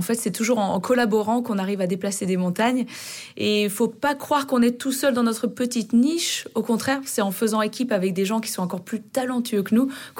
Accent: Auvergne-Rhône-Alpes, France; Quand on vient d'un petit village de Haute-Savoie, c'est vrai qu'on ne s'imagine pas pouvoir partir à l'étranger

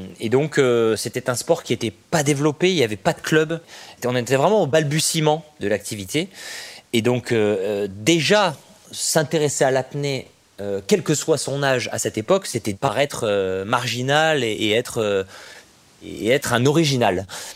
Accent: Nice, Provence-Alpes-Côte d'Azur, France; Moi, je suis né à Nice, donc tous les étés, comme tous les enfants niçois, j'étais au bord de la mer.

